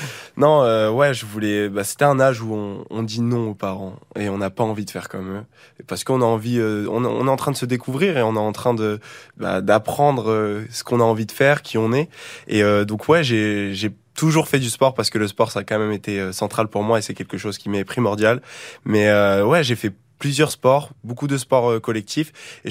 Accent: France; Je suis français et très fier de l'être.

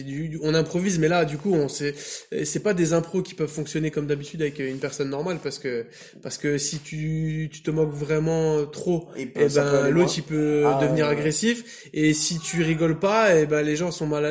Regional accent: Metz, Grand Est, France; C'était à Nancy, et moi je suis de Metz.

